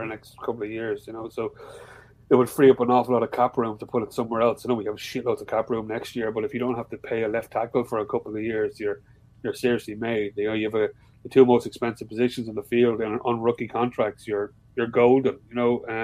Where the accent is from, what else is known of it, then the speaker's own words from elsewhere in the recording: Ireland; just because I'm fucking Irish doesn't mean I drink, right?